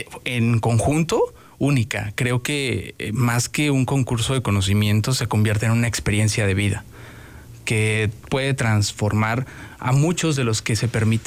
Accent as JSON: {"language": "Spanish", "town": "Toluca", "region": "State of Mexico", "country": "Mexico", "tie": "born or raised there", "said": "Yo nací en Toluca, en el mero frío, ahí en el Nevado."}